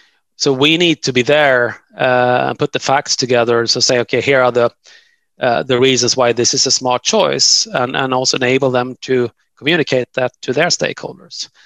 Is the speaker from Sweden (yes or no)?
yes; Sweden; one example is in my home country here in Sweden